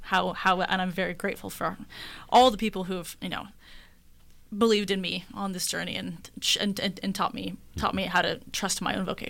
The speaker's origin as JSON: {"language": "English", "region": "Kansas", "country": "United States", "said": "I'm originally from Kansas for I guess 4 years there in the middle."}